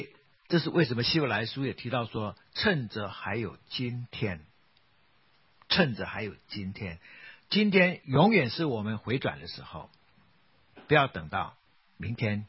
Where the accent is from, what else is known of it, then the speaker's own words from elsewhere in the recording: China; 然后第二个属灵的原则就是所谓的顺天者昌逆天者亡，我们中国人有这种观点。